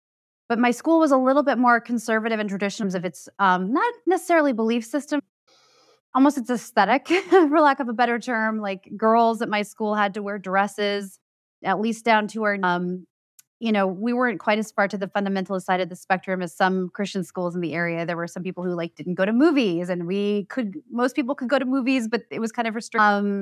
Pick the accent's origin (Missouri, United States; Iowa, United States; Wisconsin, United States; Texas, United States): Missouri, United States; Kansas City; So I grew up in the Midwest, Kansas City, Missouri, in the 80s and 90s.